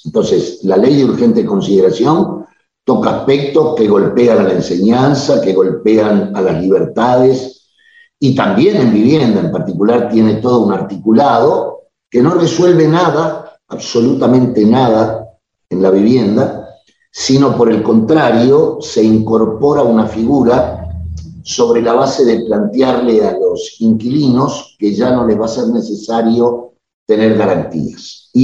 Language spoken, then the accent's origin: Spanish; Uruguay; tenemos la tristeza como uruguayos de estar primeros en los índices de cantidad de presos